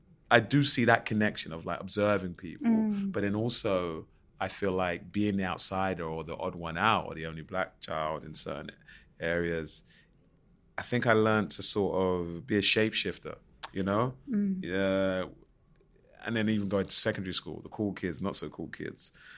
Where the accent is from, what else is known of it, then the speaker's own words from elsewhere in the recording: Plaistow, London, United Kingdom; but I grew up in Plaistow and then, you know, 10 minutes down the road, you've got Canning Town.